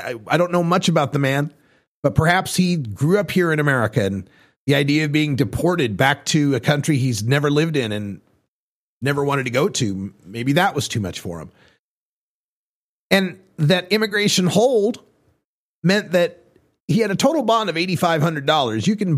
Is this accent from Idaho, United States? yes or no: yes; Idaho, United States; I grew up in Idaho as a stoner